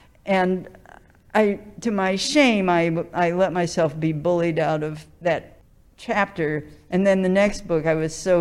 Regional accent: Lawrence, Kansas, United States; I grew up in Kansas, and my family moved there right around the centennial of the founding of the town of Lawrence, Kansas.

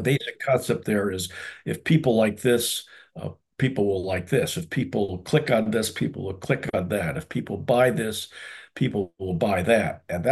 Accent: Detroit, Michigan, United States; not far from where I grew up in Detroit

